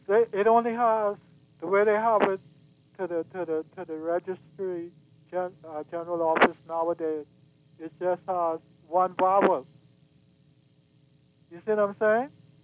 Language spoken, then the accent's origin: English; Auckland, New Zealand; born there; I was born in Auckland, right? And in Auckland, I first went to school in Auckland, right?